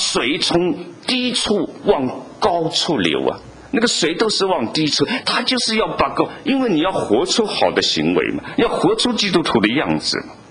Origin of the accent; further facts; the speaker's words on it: China; 我们在中国长大，我们讲国语，我们讲普通话，是很自然的